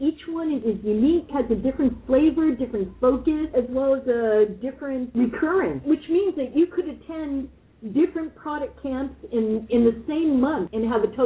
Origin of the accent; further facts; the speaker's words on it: Boston, Massachusetts, United States; I'm from Boston, and New York City is a distinct experience unto itself.